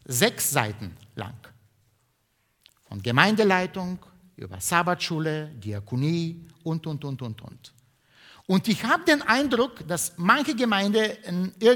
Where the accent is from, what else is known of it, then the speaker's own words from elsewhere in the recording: Bulgaria; moved away; Ich kann mich immer noch an meine Kindheit in Bulgarien erinnern